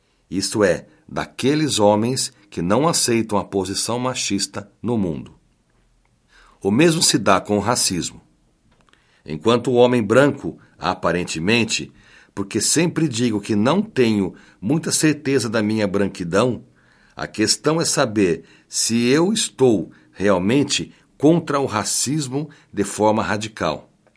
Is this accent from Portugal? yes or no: no; Northeast Region, Brazil; born there; Os telefonemas que recebemos no Nordeste do país, onde nasci.